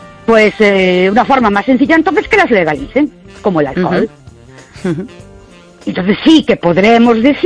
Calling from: Ourense, Galicia, Spain; de Ourense.

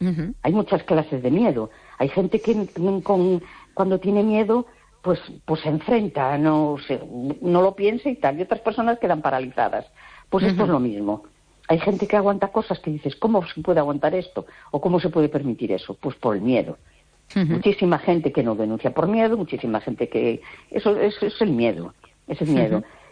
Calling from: A Coruña, Galicia, Spain; de La Coruña.

